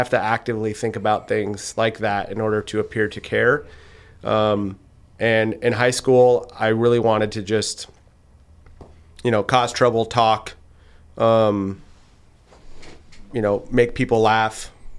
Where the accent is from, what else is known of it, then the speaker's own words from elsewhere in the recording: North Dakota, United States; also born or lived in Canada; I grew up in northeastern North Dakota.